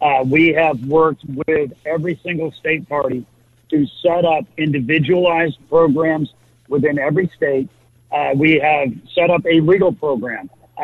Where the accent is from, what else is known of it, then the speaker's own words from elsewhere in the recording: North Carolina, United States; North Carolina, my home state, we had redistricting.